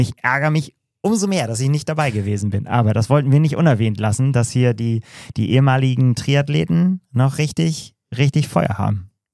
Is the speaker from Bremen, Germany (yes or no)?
yes; Bremen, Germany; in Bremen, in meiner Heimatstadt